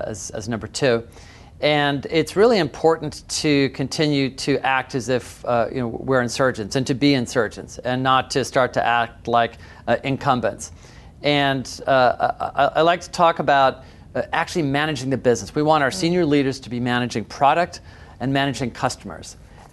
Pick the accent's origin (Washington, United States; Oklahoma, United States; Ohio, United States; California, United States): Washington, United States; Seattle; Well, I grew up in Seattle